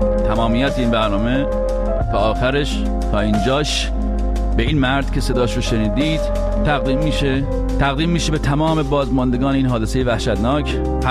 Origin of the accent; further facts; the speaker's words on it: Iran; واقعا ما چه گناهی کردیم ایرانی شدیم تو اون کشور دنیا آمدیم؟